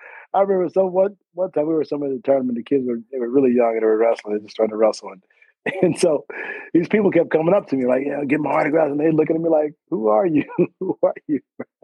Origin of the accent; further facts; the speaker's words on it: Oklahoma, United States; So just growing up in Oklahoma just really was, I mean, it was, I didn't have to leave the sport. I mean, I'm not the sport. I didn't have to leave the state to get competition.